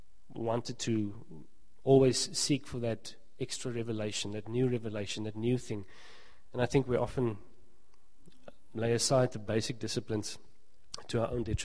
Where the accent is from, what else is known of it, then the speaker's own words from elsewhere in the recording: Karoo, South Africa; I grew up in the Karoo, and it's a beautiful part of this country.